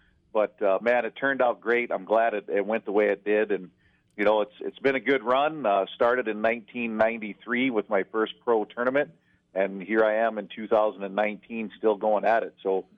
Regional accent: Ohio, United States; I think it was. I grew up in Northeast Ohio.

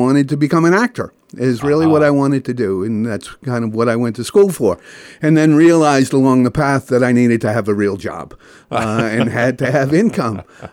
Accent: Pawtucket, Rhode Island, United States; now in South Kingstown, United States; I am a Rhode Island person, born and bred in Rhode Island, grew up in Pawtucket, and now live in South Kingstown.

